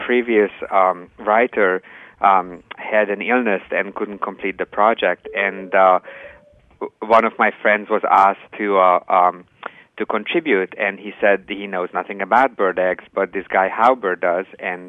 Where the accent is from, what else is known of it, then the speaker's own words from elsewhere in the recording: Hungary; also born or lived in New Zealand; And I'm from Hungary, so I'm used to having my name, which is of Austrian origin, said in many ways